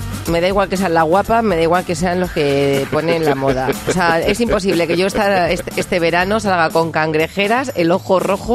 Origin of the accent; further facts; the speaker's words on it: Extremadura, Spain; yo soy extremeña, así como muy espontánea